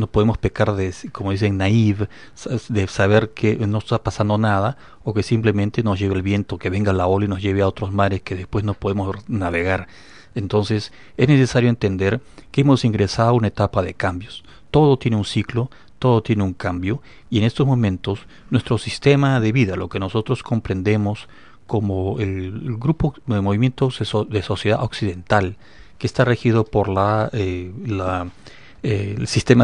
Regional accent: Peru; now in Atlanta, United States; Soy peruano y resido aquí en Atlanta, Georgia, el año 94.

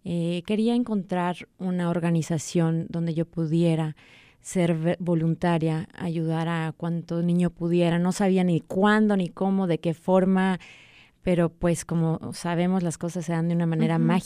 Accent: Mexico; yo soy mexicana, entonces soy muy, muy orgullosa de ser mexicana. Llevo mis raíces con mucho orgullo

